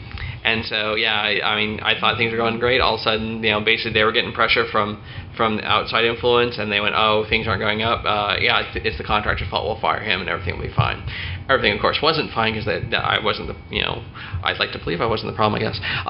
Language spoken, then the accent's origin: English; Iowa, United States; moved away as an adult; also born or lived in California; I grew up in Iowa. I was working in Eastern Iowa. My first job, I moved over to California.